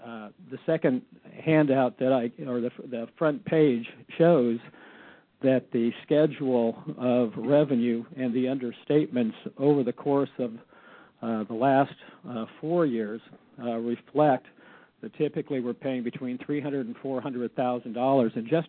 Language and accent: English; Anchorage, Alaska, United States; I'm from Anchorage.